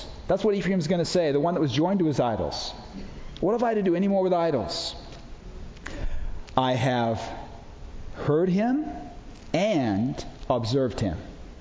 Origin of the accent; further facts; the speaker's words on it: England, United Kingdom; I was raised in England. In fact, I was raised in this house in England. This house was built in 1881. And this was the bedroom where I was raised as a kid, right there.